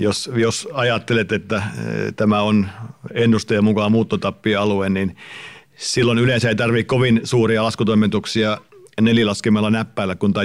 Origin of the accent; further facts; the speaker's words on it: Central Finland, Finland; mä olen Keski-Suomesta kotoisin